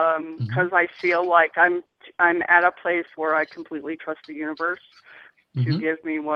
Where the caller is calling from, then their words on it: Colorado, United States; I'm calling from Colorado.